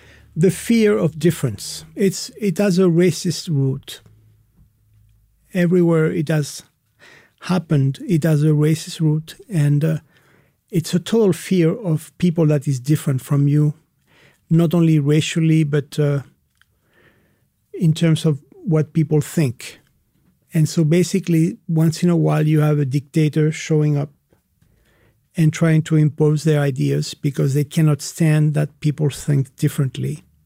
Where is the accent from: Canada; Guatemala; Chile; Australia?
Chile; English is a second language; I'm from Chile. Soy chileno. Soy americano, in the sense that I belong to this continent. I am American. But if I say that, people will think I'm a United States citizen, and I am not.